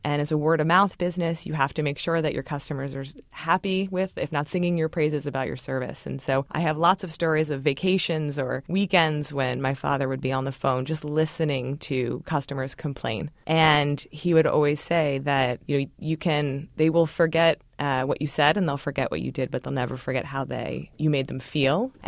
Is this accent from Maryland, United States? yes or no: yes; Baltimore, Maryland, United States; the reason that I grew up in Baltimore, my mother wanted us to live there and attend an all-girls school, which I did for 12 years.